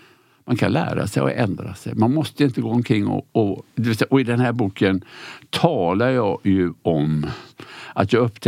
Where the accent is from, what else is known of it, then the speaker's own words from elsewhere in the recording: Sweden; Och jag var ensam svensk där. Och jag var så nervös för jag tänkte, för jag är inte särskilt bra på engelska.